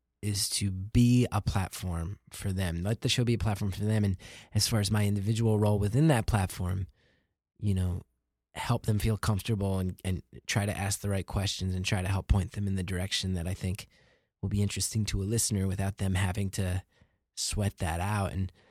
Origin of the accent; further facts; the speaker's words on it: Northeast, United States; than where I grew up in the Northeast.